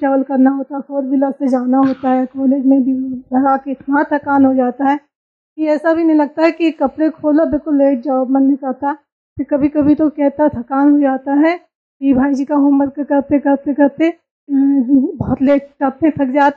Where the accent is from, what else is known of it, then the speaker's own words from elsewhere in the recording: Nainital, Uttarakhand, India; मैं उत्तराखंड नैनीताल से बिलोंग करती हूँ